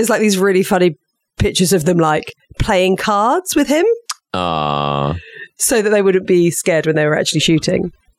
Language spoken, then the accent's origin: English; Brighton, South East England, United Kingdom; Tom, don't say things like that about my hometown.